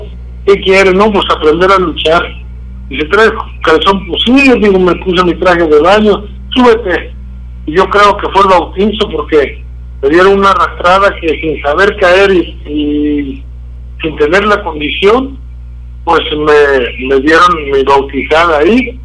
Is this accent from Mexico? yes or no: yes; Tabasco, Mexico; yo cuando salí de Tabasco, yo en el 72 luché un año ahí en Tabasco